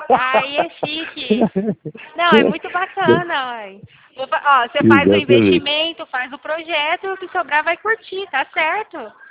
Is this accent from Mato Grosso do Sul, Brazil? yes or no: no; Santo Inácio, Paraná, Brazil; now in Teodoro Sampaio, Brazil; Não, eu sou paranaense, eu nasci na cidade de Santo Inácio.